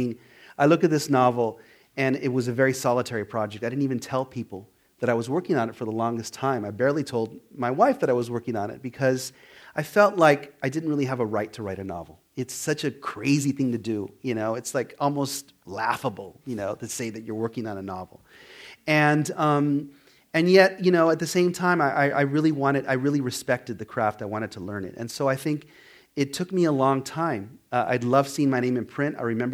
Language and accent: English; Hollywood, California, United States; I was born and raised in Hollywood